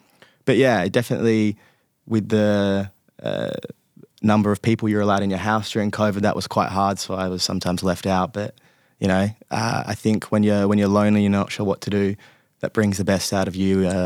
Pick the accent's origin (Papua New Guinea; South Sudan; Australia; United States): Australia; now in Netherlands; Obviously, growing up in Australia most of my life, I would say there. However, the more time I spend in Holland, the more I feel associated here and more at home.